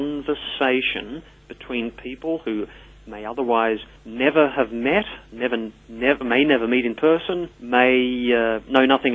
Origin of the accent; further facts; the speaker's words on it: Australia; The whole point of being Australian is not to tell anybody anything.